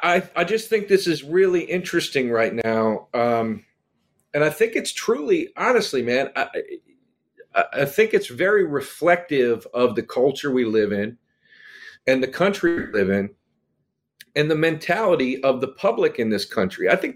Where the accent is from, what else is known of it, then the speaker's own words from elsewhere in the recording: Pennsylvania, United States; I was too busy saying I'm from Montgomery County.